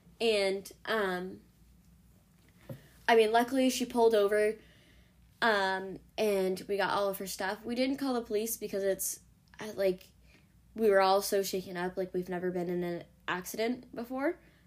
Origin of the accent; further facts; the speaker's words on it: New England, United States; And then I'm gonna get her a Dunkin' Donuts gift card, because we're from New England.